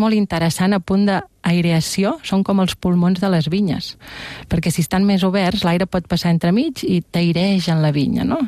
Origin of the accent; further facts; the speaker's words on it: Catalonia, Spain; nosaltres ens l'estimem molt perquè som originaris del Penedès